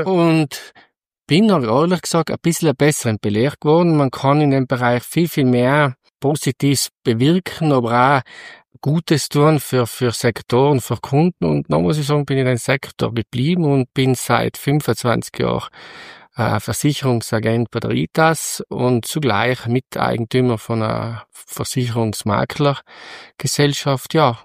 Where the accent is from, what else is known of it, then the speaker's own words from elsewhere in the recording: Schnals, Trentino-Alto Adige, Italy; ich komme aus dem Schnalztal und ja, ich kann sagen, ich bin in die Landwirtschaft hineingeboren worden, weil ich bin auf einem Hof, einem Bergbauernhof in Schnalz groß geworden, einem Viehhaltungsbetrieb